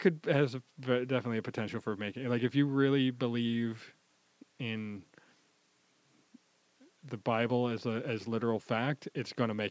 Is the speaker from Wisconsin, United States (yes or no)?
yes; Wisconsin, United States; I like a brandy old-fashioned because I'm from Wisconsin. That's the way we do it here.